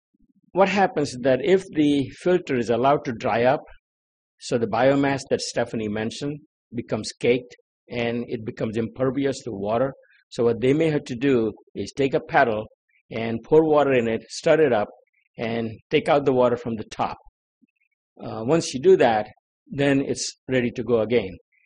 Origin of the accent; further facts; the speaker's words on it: India; when I grew up in India, I used to do similar thing, helping my uncle.